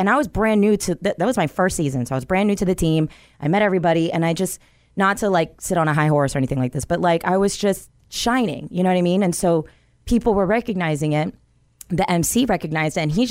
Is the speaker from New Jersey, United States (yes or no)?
no; Florida, United States; I am originally from South Florida. So born and raised down there. My dad is Cuban. My mom is Panama. Yes, I speak Spanish también.